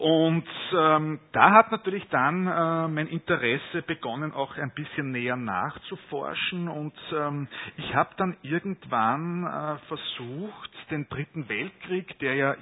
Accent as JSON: {"language": "German", "region": "Upper Austria", "country": "Austria", "tie": "born or raised there", "said": "wie sich letztendlich diese Welt auch für mich hier in Oberösterreich, wo ich aufgewachsen bin, dargestellt hat."}